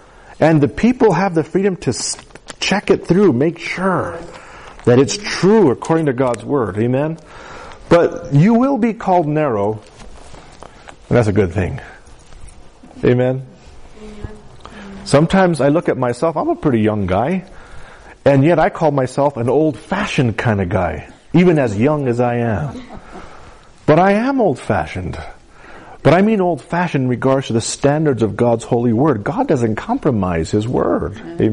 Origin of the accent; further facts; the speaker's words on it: United States; Although we're American, and we're a part of the United States of America, we're ultimately under a whole new system.